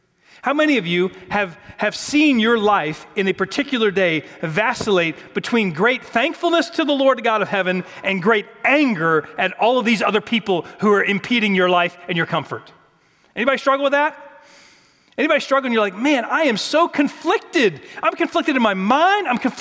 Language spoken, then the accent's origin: English; Virginia, United States; Again, I grew up in Virginia. And there's a great rivalry.